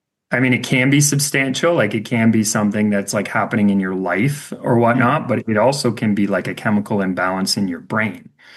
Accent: London, Ontario, Canada; which is here in my hometown, London, and they focus on helping youth with depression.

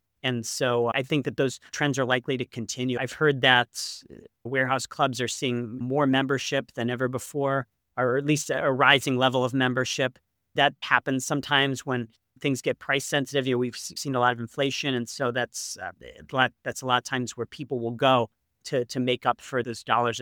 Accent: Ohio, United States; Again, I grew up in Northeast Ohio.

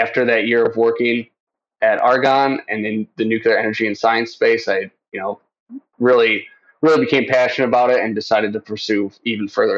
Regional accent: Racine, Wisconsin, United States; now in Chicago, United States; I was born and raised in Racine, Wisconsin, so I'm a stereotypical Wisconsinite, you know, brats, Packers, cheese.

